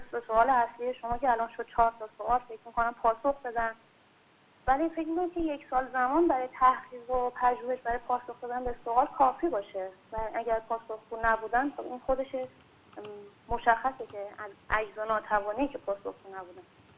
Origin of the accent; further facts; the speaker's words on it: Iran; به عنوان یه ایرانی ما ازشون سوال داریم